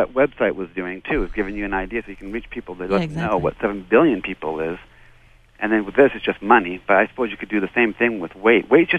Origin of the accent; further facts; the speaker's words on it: Canada; now in United States; I'm from Canada, and I know it